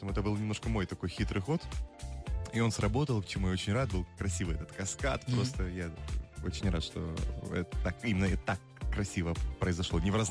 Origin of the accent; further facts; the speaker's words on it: Ukraine; несмотря на то, что я там, выходец из Украины